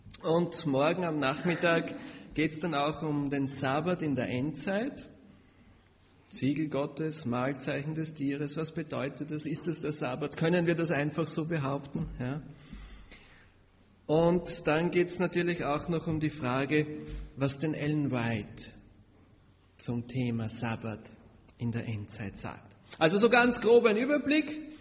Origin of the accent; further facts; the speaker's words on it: Austria; ich bin Österreicher, ich komme aus Bogenhofen. Ich habe einige Jahre als Prediger in Österreich gearbeitet und bin jetzt auch schon länger in Bogenhofen.